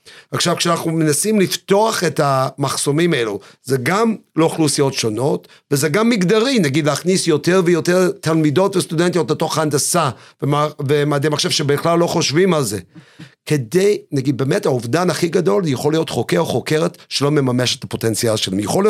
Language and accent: Hebrew; United States; now in Israel; אני גדלתי באחד מהעיירות העניות ביותר בארצות הברית, שנגיד זה ארצות הברית אמריקה שאנשים לא באים במגע איתו, הייתי היהודי היחידי בכל התיכון